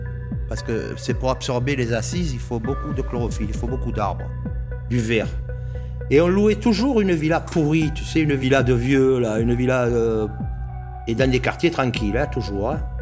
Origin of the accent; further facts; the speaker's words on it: Naples, Campania, Italy; Le plus facile pour nous, c'était Naples, parce que Naples, nous étions chez nous à Naples.